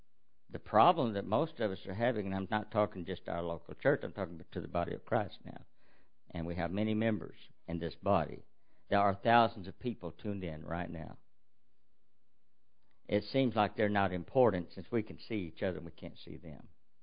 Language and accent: English; Arkansas, United States; I'm from Arkansas, and they really do go barefoot in Arkansas.